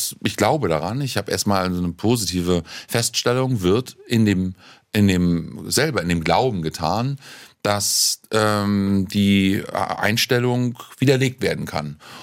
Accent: East Germany, Germany; Ich komme jetzt aus dem Osten und da haben wir eine total durchsäkularisierte Gesellschaft.

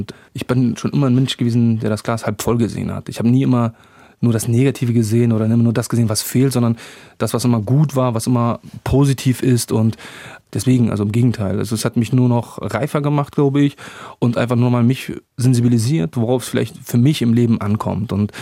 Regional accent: Afghanistan; now in Germany; Ich habe selbst eine Fluchtgeschichte, eine Vergangenheit. Ich weiß zum Beispiel, was mir jetzt mein Heimatland bedeutet. Und glauben Sie mir, wenn ich die Möglichkeit hätte, wenn die Sicherheit da wäre, würde ich in Afghanistan leben.

